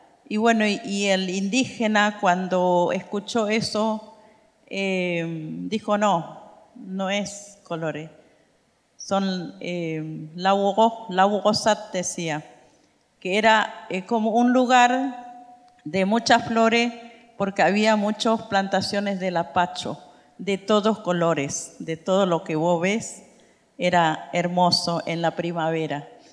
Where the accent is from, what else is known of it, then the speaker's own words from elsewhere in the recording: Argentina; Spanish is a second language; en nuestro país, ¿no? Como Argentina.